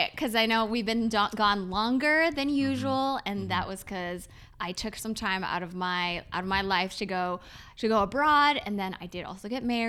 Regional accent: United States; I grew up in the States. I was born in the States.

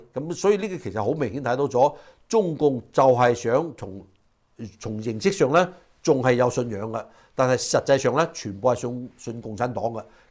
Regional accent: China; 因為同我哋中國人有關嚇，或者同我哋華人有關

